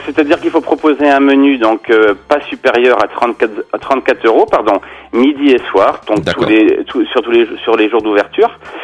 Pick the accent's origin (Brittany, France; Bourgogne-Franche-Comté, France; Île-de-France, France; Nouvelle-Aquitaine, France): Brittany, France; je suis breton.